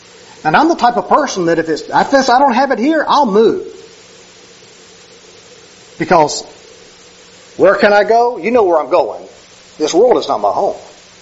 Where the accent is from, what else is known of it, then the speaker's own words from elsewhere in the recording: Cleveland, Mississippi, United States; I grew up in Cleveland, Mississippi. That's a Delta region where they got a bunch of rice fields.